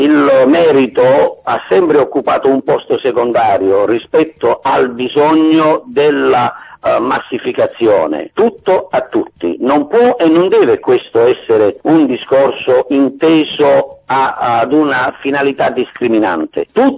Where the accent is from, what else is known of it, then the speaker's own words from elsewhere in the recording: Apulia, Italy; Io sono un pugliese